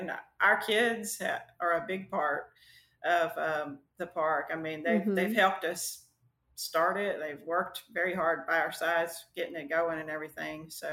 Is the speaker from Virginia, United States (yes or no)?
no; Hartselle, Alabama, United States; So I grew up in Hartselle, actually, but I did move away for a little while and went to college in Tennessee.